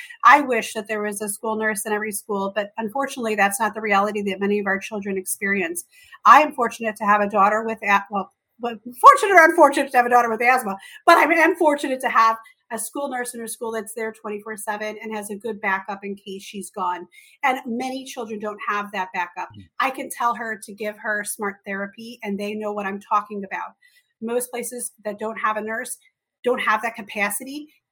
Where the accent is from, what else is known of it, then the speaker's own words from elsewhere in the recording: Chicago, Illinois, United States; on the south side of Chicago, and that's where I grew up as well. And so growing up in Chicago, I saw a lot of things